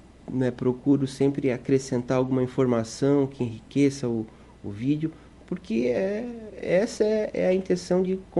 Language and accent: Portuguese; Urussanga, Santa Catarina, Brazil; morei alguns anos fora quando eu estudei. Em seguida, eu voltei para cá. Eu sou uma pessoa muito vinculada às minhas origens, à minha família, né? A minha terra, e Uruçanga